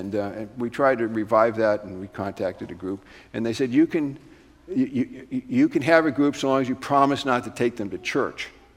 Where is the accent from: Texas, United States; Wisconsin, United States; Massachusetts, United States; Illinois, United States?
Massachusetts, United States; I'm from Massachusetts